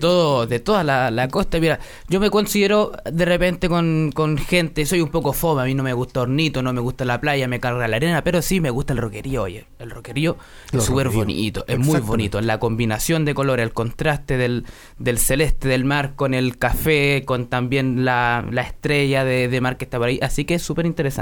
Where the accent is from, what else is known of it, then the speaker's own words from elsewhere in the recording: Antofagasta, Chile; Al menos yo, que soy de Antofagasta.